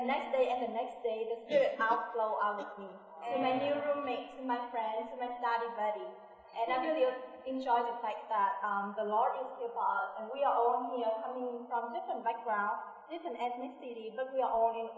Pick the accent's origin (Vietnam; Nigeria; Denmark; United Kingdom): Vietnam; now in United States; I'm from Vietnam. And almost 4 years ago in 2006, I came here to gain education.